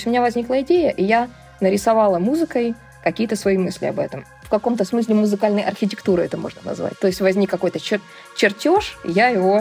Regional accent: Murmansk, Murmansk Oblast, Russia; born there; Я родилась в Мурманске, чтобы доехать на юг, нужно было ехать 3 дня на поезде с самого севера на самый юг.

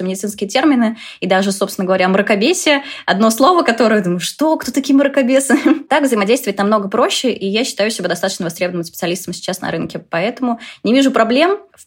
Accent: Saransk, Mordovia, Russia; хоть у нас небольшой город, я из Саранска

